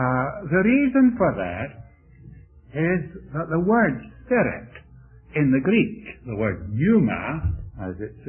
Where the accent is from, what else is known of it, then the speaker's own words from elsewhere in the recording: United Kingdom; moved away; not long after we came from Britain, about 30 years ago